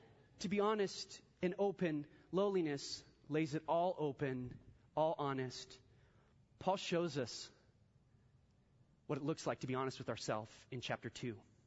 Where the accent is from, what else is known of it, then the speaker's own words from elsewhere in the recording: United States; have my like Rocky moment just because I'm American.